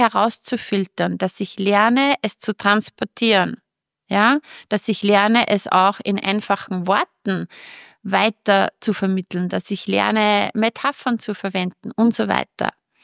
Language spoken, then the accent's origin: German; Upper Austria, Austria; du hörst es ja sicher auch jetzt an meiner Aussprache, ich komme aus Oberösterreich.